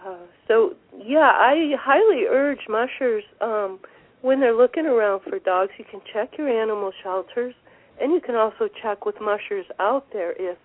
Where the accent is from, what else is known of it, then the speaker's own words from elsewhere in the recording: Maine, United States; moved away as an adult; now in Valdez, United States; Then I jumped into sea kayaking, and this was all while I was growing up in Maine. I was offered a job as a sea kayaker here in Valdez, so I drove across country